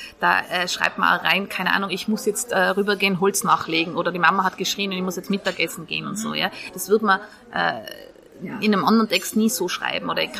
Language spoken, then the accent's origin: German; Tyrol, Austria; und ich komme aus Tirol